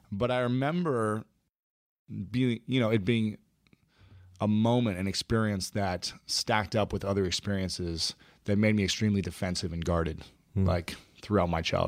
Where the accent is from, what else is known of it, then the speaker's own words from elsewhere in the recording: Ohio, United States; Yeah. Ohio.